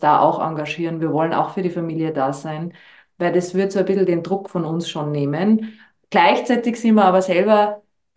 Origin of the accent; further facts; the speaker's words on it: Austria; Ich sage immer, bei uns in Österreich, wir leben unser Krankheitssystem.